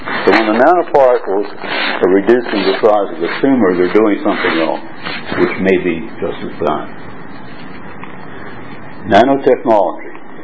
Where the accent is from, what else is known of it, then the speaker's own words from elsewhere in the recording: United States; now in Hong Kong; I'm an American living in Hong Kong and Berlin, back and forth.